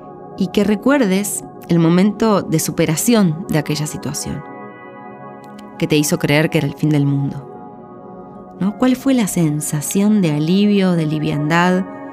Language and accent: Spanish; Río Cuarto, Córdoba, Argentina; Salía por las callecitas de Río Cuarto, Córdoba, mi ciudad natal, a vender mis dibujos